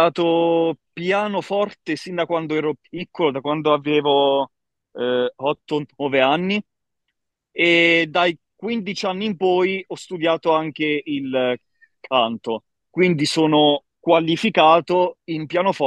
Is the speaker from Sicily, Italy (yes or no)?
no; Pescara, Abruzzo, Italy; io attualmente ho 21 anni, principalmente vengo da Pescara